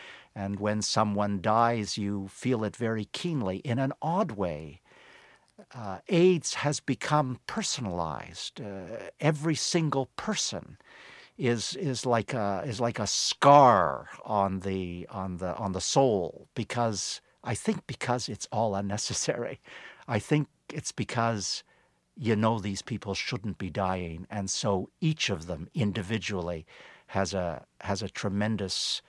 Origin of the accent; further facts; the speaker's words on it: Canada; as a Canadian, I've always been somewhat distant from it